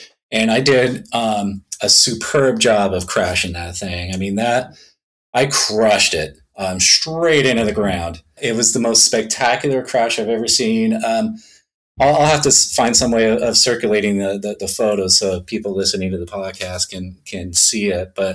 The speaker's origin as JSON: {"language": "English", "region": "California", "country": "United States", "tie": "born or raised there", "said": "I was born and raised down in Southern California, and we had a hill behind my house, perfect slope flying hill."}